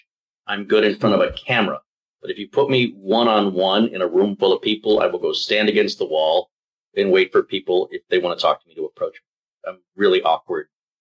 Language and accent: English; Michigan, United States; This is my home. Michigan is my home state. Yeah. This is where I am from. These are my people, everybody here.